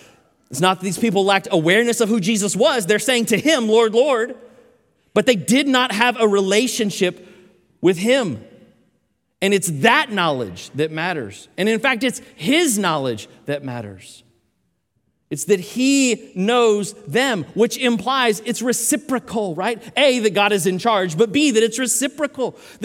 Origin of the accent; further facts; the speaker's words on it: Oklahoma, United States; born there; that I was born in Oklahoma?